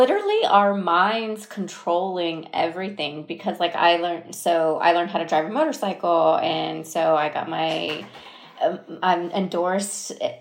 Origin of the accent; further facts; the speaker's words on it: Florida, United States; I'm from Florida. I had only seen snow twice.